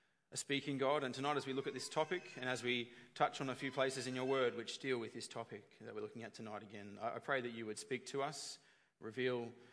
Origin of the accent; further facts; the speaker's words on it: Sydney, New South Wales, Australia; I'm from Western Sydney originally. And just before we left Sydney to come to Queensland